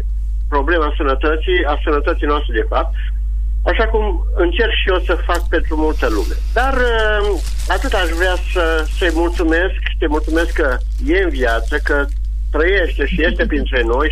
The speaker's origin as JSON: {"language": "Romanian", "town": "Târgu Mureș", "region": "Mureș County", "country": "Romania", "said": "sunt din Târgu Mureș."}